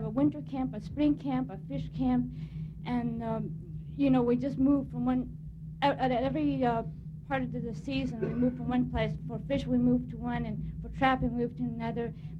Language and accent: English; Allakaket, Alaska, United States; now in Fairbanks, United States; from Allakaket. I was born and raised in Allakaket and decided to live over here in Fairbanks